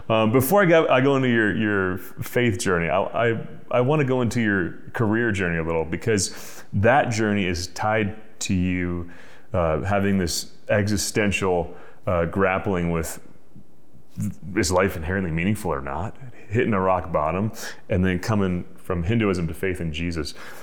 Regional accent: New Jersey, United States; I remember growing up in New Jersey, and I thought, wow, a vastly disproportionate number of the doctors that I knew were Indian.

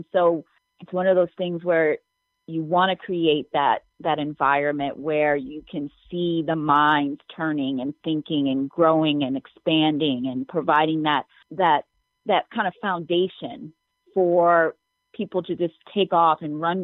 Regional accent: New York, United States; The fact that I'm from New York, I would be remiss not to include New York as one of the places that I want us to be active in.

